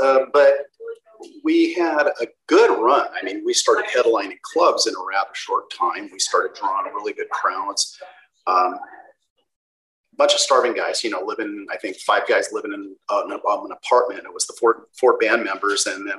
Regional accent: Carson, California, United States; also born or lived in Bronx, New York; Dude, I was born in Bronx. I grew up in Carson. Of course I like Motown.

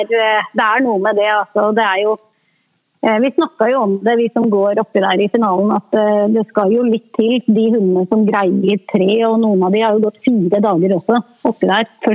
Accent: Lillehammer, Innlandet, Norway; moved away as an adult; also born or lived in Stokmarknes; Jeg er oppvokst på Lillehammer og født i Stokmarknes. Ja. Men jeg flyttet fra Lillehammer når jeg var ferdig på videregående.

